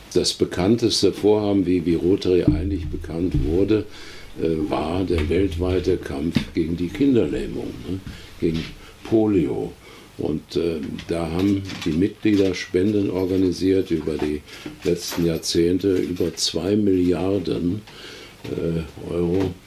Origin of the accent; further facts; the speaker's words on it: Bornheim, Germany; also born or lived in Lake Constance; Auch ich bin ja erst vor 8 Jahren wieder hier in meine Heimat gezogen, war viele Jahre am Bodensee